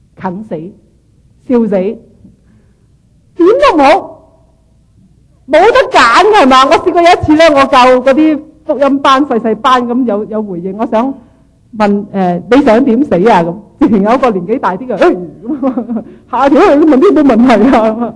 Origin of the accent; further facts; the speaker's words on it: Guangdong, China; 我哋广东人嗰啲讲闹人嘅说话真系好厉害